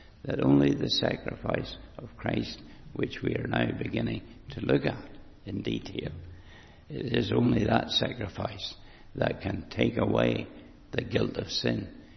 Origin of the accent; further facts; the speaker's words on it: Lambeth, London, United Kingdom; I come from Lambeth